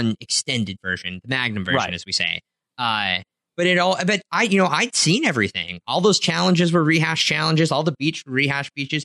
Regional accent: Edmond, Oklahoma, United States; Like, I grew up in Edmond, Oklahoma, which is nowhere near as remote of whatever, you know, part of Kentucky he's from.

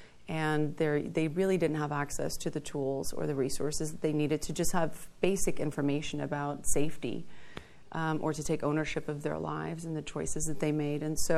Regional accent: South Africa; it was really tied to my love for my home country of South Africa.

